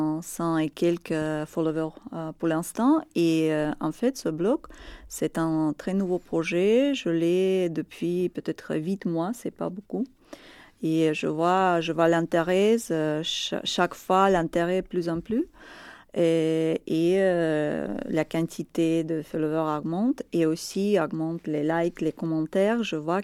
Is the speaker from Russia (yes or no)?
yes; Russia; now in Spain; Quand même, je suis russe, je suis déjà étrangère.